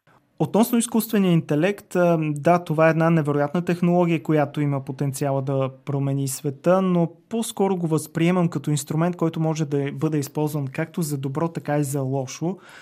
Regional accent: Stara Zagora, Stara Zagora Province, Bulgaria; отново в родния ми град Стара Загора.

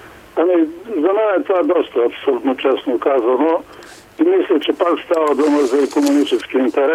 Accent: Sofia, Sofia City, Bulgaria; от София съм.

